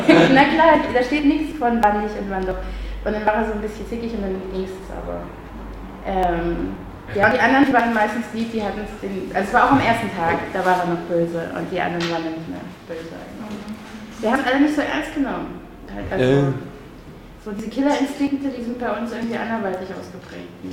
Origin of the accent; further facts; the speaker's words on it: Leipzig, Saxony, Germany; ich komme aus Leipzig und bin da auch oft und lange